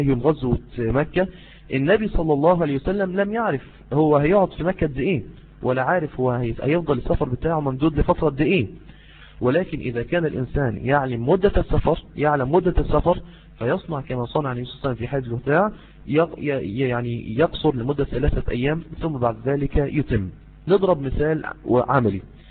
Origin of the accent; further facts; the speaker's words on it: Mansoura, Dakahlia, Egypt; أنا دلوقتي إن شاء الله تبارك وتعالى في القاهرة الآن، أنا من المنصورة في القاهرة